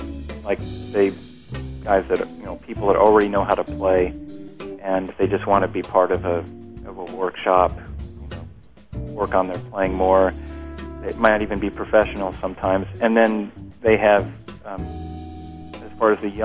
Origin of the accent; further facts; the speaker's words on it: Kansas City, United States; I'm from Kansas City originally, and a couple of friends from there, Steve Millian and Gerald Spaeth, piano and bass, respectively.